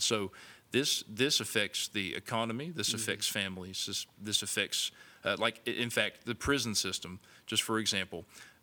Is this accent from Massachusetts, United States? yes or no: no; West Virginia, United States; I'm just from West Virginia, but it's a nationwide epidemic.